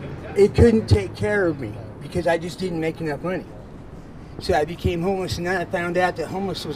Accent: United States; I'm Navajo Indian, and I have a different approach on this whole deal.

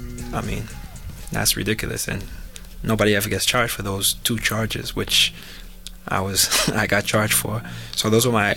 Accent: New York, United States; also born or lived in Haiti; And even though I was born in Haiti, I was raised in New York from the age of 5. All I know is America, you know. I don't know Haiti.

